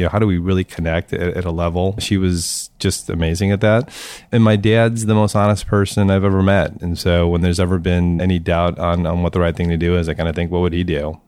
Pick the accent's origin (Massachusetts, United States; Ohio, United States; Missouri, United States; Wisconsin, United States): Missouri, United States; St. Louis; I grew up in St. Louis, and people are super nice and super friendly.